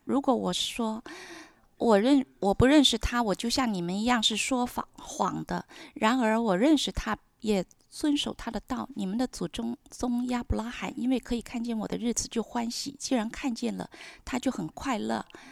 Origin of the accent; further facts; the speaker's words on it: Australia; now in Canada; 当人们听到我的口音就发现我是土澳，在澳洲出生长大的